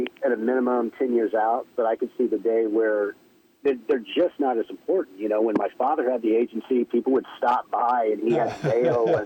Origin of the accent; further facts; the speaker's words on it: Indiana, United States; They hired me to come out because I'm from Indiana, I've now become an expert in Colorado.